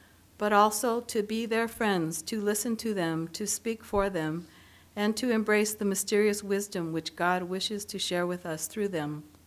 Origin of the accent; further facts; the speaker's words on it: California, United States; my faith begins to feel dry, like the drought in my home state in California.